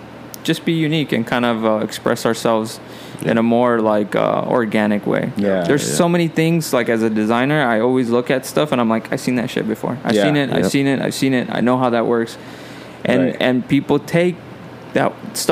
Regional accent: Cathedral City, California, United States; they would ask me, like, where are you from? For a while, like, Cat City.

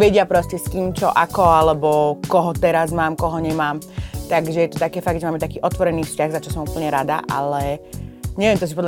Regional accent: Veľký Krtíš, Banská Bystrica Region, Slovakia; narodila som sa vo Veľkom Krtíši a vyrastala som tam do svojich 14 rokov. V 14 som odišla na intrak do Štiavnice

